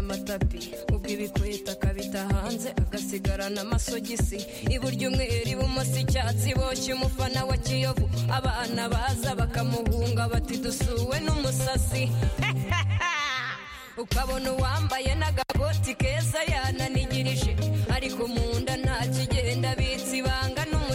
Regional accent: Rwanda; là d'où je viens, au Rwanda

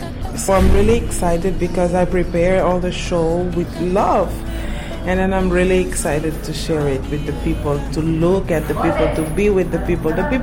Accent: Guinea-Bissau; also born or lived in Brazil; my father is from Guinea-Bissau and my mother is from Cabo Verde. But I was born in Guinea-Bissau and grew up in Guinea-Bissau

